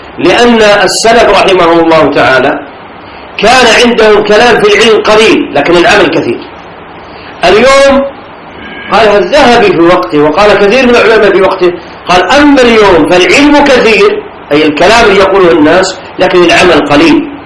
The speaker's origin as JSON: {"language": "Arabic", "region": "Najd", "country": "Saudi Arabia", "said": "وقد ظهر الشرك في توحيد العبادة حتى عندنا في نجد"}